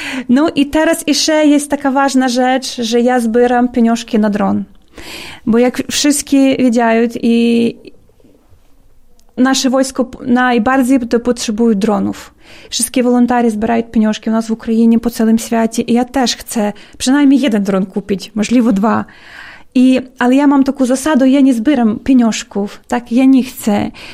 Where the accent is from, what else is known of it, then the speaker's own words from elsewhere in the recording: Ukraine; Polish is a second language; bo u nas w Ukrainie nie można na siłę zabrać dzieciaka do dziecko domu.